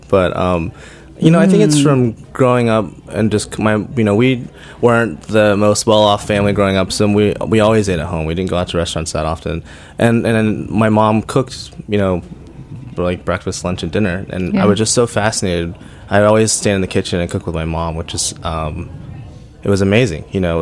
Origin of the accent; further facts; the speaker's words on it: Oklahoma City, Oklahoma, United States; I grew up in Oklahoma City, okay. Which was, it's kind of weird, and I miss it, actually.